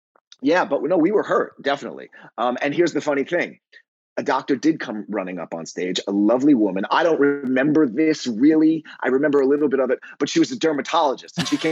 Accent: New York City, New York, United States; So I grew up in New York, in New York City and on Long Island, and I played in rock bands, you know, my whole life.

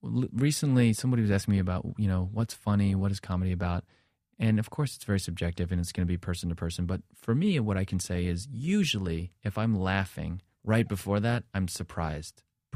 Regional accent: New Jersey, United States; just coming from the Jersey Shore. I grew up in New Jersey.

